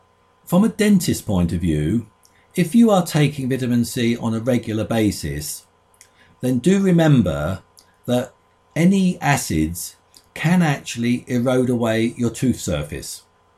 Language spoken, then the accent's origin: English; London, United Kingdom; born there; I was born in London, and in those days, sugar was regarded as a treat.